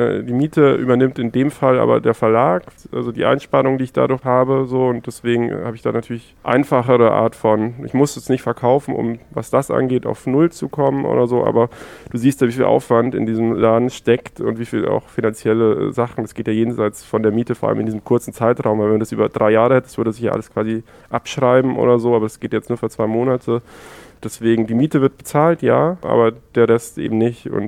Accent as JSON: {"language": "German", "region": "Southern Germany", "country": "Germany", "said": "Ich weiß es nicht, ich bin aus Süddeutschland."}